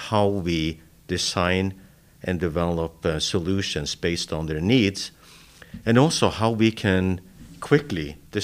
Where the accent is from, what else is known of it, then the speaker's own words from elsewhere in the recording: Norway; moved away as an adult; now in United States; I grew up in Norway and came to the U.S. to go to school.